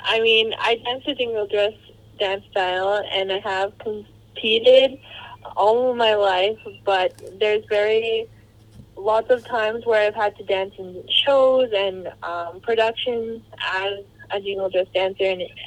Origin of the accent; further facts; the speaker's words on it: Manitoba, Canada; also born or lived in South Dakota; now in Whitecap Dakota First Nation, Canada; I'm from the Sabotai Cree Nation in Manitoba and the Sani Waksu Tribe in South Dakota, but I currently reside in Whitecap, Dakota, First Nation in Saskatchewan.